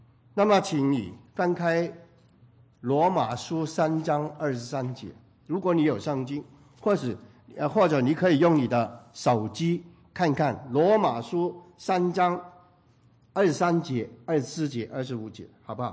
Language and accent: Chinese; China; now in United States; 所以我们中国人是遍布了全世界啊！今天我们啊，能够在啊加州。